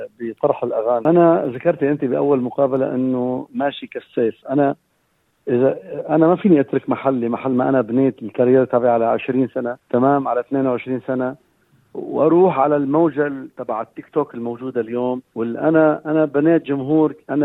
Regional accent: Baalbek, Baalbek-Hermel, Lebanon; أنا بعلبكي وبعتز بعلبكيتي لبناني وبعتز بلبنانيتي وأنا جنوبي وأنا بيروتي وأنا كل هذا. لذلك أنا بقول أنه هذا بيرجع لنشأتي

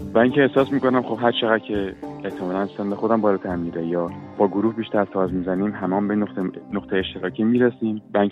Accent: Iran; moved away; از وقتی که از ایران اومدم بیرون

